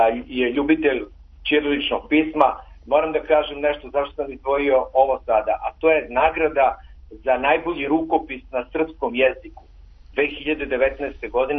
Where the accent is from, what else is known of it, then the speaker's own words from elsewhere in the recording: Niš, Southern and Eastern Serbia, Serbia; pre svega kao Nišlija i mnoge Nišlije